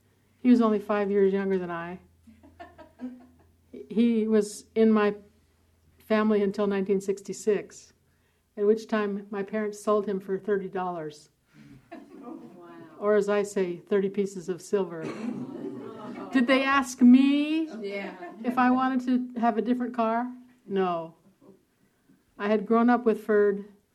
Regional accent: Bakersfield, California, United States; I went to school at the University of California at Davis, and that's a four-hour drive from where I grew up in Bakersfield.

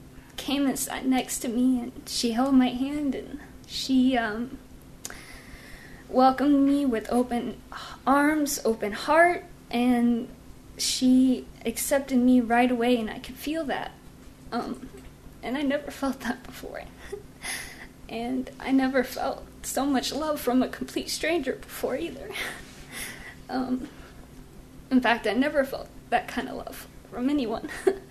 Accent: Wichita, Kansas, United States; moved away; I am actually from Wichita, Kansas, and I moved here two or three years ago, and I moved here with my aunt

